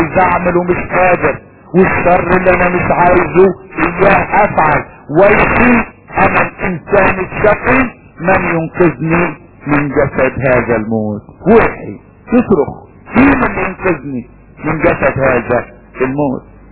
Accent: Upper Egypt, Egypt; وفي حاجة عندنا في الصعيد اسمها المزبلة

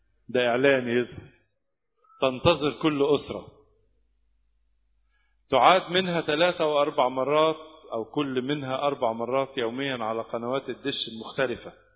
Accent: Egypt; احنا بس اللي عندنا في مصر

